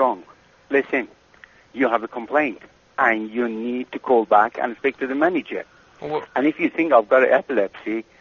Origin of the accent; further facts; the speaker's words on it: Iran; I'm Iranian.